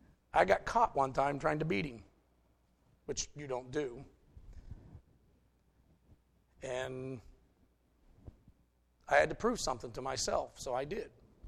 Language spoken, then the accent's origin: English; United States; we grew up here in Morrow County. We had what? There were three total black kids in the school system in this county at that time.